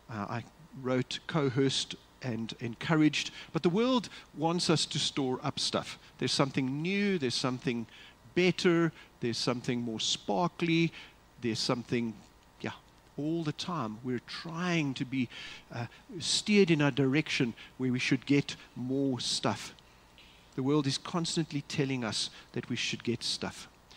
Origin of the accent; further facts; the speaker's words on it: Kempton Park, Gauteng, South Africa; I grew up in Kempton Park.